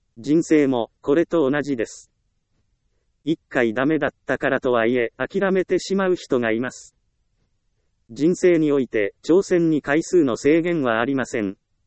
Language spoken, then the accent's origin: Japanese; Ehime, Japan; 私はもともと田舎出身、愛媛県ですから、家の周りにはたくさん神社があり